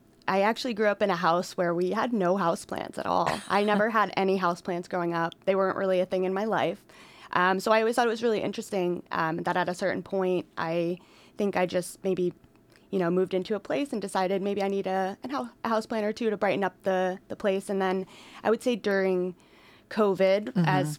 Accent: Pennsylvania, United States; moved away; I'm actually originally from Pennsylvania, and I kind of did a lot of traveling on the West Coast and eventually really decided I fell in love with Oregon, and that was where I wanted to be.

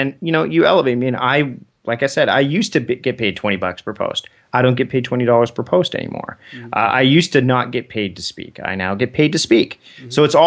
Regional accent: Canada; the hockey strike as a Canadian, I was deeply affected by this hockey strike

